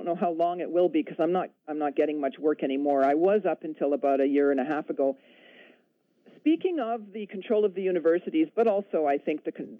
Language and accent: English; Canada; I grew up in Canada, where we have been taught and believed we have most of the fresh water in the world.